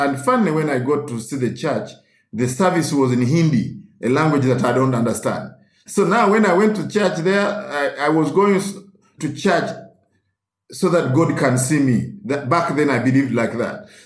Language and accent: English; Uganda; as a Roman Catholic growing up in Uganda.